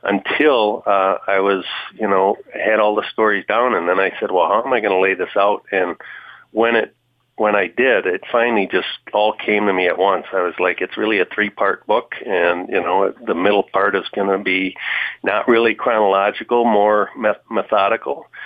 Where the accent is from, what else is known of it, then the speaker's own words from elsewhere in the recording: St. Paul, Minnesota, United States; moved away as an adult; now in Wisconsin, United States; I hail from St. Paul, Minnesota. I grew up there for the first 25 years of my life